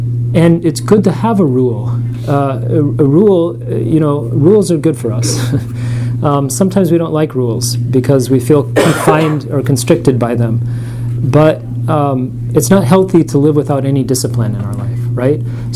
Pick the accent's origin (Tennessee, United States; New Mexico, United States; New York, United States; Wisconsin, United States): New Mexico, United States; Santa Fe; I'm from Santa Fe, New Mexico, and this kind of incense is burning everywhere all the time.